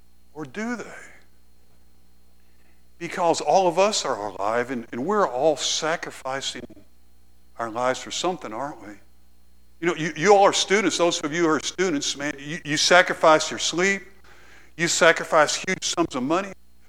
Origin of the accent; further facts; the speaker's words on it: United States; born there; No, I speak English because I'm an American. I was born in America.